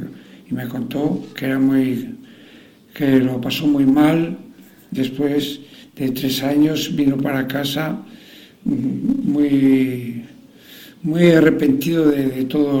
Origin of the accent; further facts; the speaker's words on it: Santa Elena de Jamuz, Castile and León, Spain; Yo nací en un pueblo de Rizarreo que se llama Santa Elena de Jamuz.